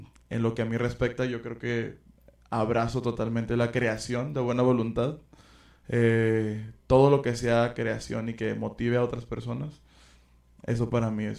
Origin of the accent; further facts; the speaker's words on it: Todos Santos, Baja California Sur, Mexico; also born or lived in La Paz; Mi abuela creció en rancho, pero pues yo nací en La Paz y soy todo santeño, ¿no? En mi yo social pertenezco a Todos Santos y soy de acá.